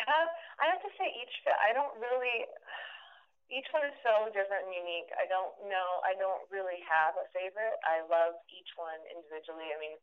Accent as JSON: {"language": "English", "town": "Garner", "region": "Iowa", "country": "United States", "tie": "born or raised there", "said": "It's Garner, Iowa. I was able to go back and film in my hometown, and that film is very close to my heart"}